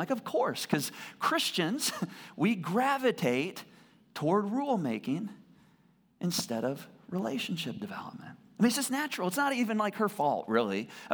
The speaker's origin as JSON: {"language": "English", "region": "Michigan", "country": "United States", "tie": "born or raised there", "said": "I grew up in Michigan, all right?"}